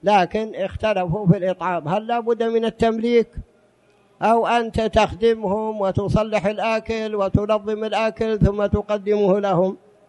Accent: Saudi Arabia; موجود عندنا في السعودية حتى الآن

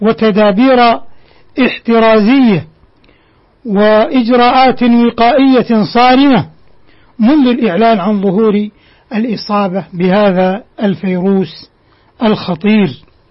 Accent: Saudi Arabia; بلادنا المملكة العربية السعودية قامت بجهود عظيمة في التصدي لهذه الجائحة

